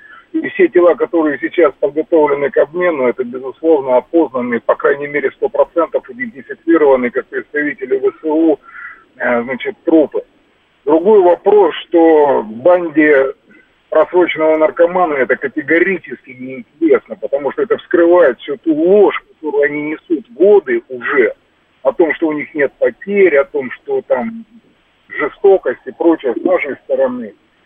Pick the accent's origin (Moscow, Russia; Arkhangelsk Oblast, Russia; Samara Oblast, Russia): Moscow, Russia; я из Москвы.